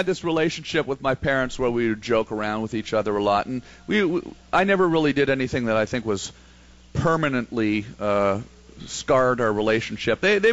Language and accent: English; Ottawa, Ontario, Canada; So I'm from Ottawa, Canada, right?